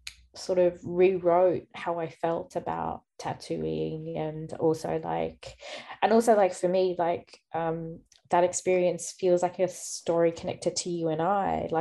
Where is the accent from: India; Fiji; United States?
Fiji; born there; But I'm from also in the north, but also I was born in Fiji.